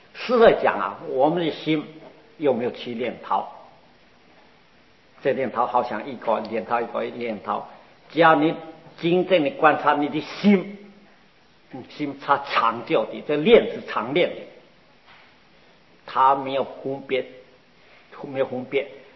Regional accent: China; 就我们中国人呢，生掉一个气和的气的，就经典。经典，我们中国的经典呢，也不容易称作经。

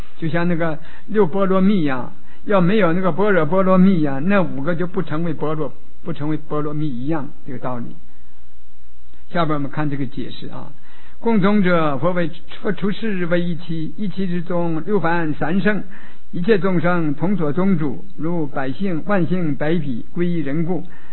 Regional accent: China; 你我们中国人有百家姓啊

